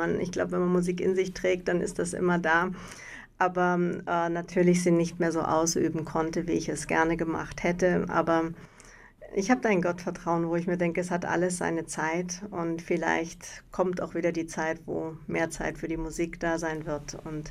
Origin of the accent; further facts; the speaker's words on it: Munich, Bavaria, Germany; ich bin in Schwabing aufgewachsen und da steht auch das Theater der Jugend.